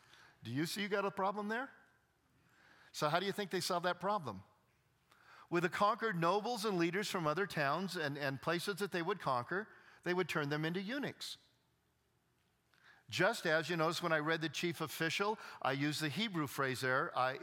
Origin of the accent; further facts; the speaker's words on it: California, United States; I'm from California. The land of fruits and nuts. But we do have beaches. And I want to tell you, I've grown up my whole life there